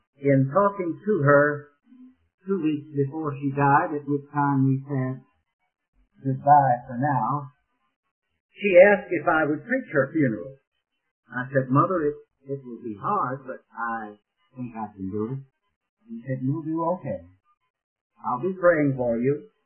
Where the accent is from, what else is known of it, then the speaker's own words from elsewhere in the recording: Richmond, Virginia, United States; born there; I was born in Richmond, Virginia, many years ago now